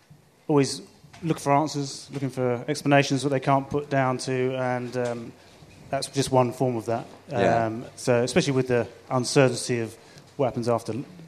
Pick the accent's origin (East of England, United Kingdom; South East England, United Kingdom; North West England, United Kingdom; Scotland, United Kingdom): East of England, United Kingdom; I grew up in Essex, so things like reading tea leaves was quite common around the area that I live.